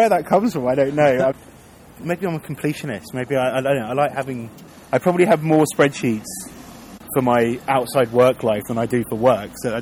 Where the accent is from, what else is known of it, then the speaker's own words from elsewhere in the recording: London, United Kingdom; being sort of born and bred in South East London